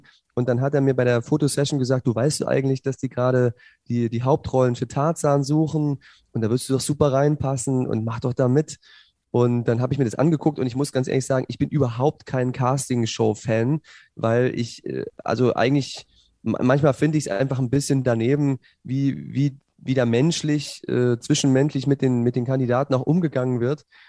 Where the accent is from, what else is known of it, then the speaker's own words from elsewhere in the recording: Zwickau, Saxony, Germany; in Zwickau in Sachsen, wo ich aufgewachsen bin.